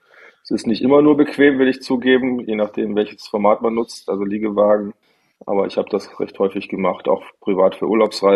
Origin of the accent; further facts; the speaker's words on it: Bavaria, Germany; Ich komme ja aus Bayern, da sind die 4 Landkreise mit der schlechtesten Anbindung Deutschlands.